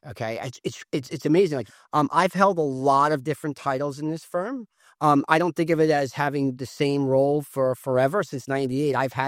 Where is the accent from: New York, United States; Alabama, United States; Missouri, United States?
New York, United States; Staten Island; growing up in Staten Island, you know, paying my way through college and also working 3 jobs at once.